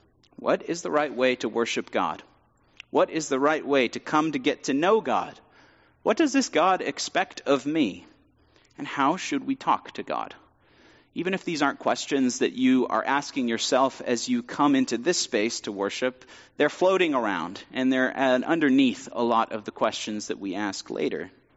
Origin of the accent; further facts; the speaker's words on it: Abilene, Texas, United States; born there; I was born in Abilene, I can make that joke.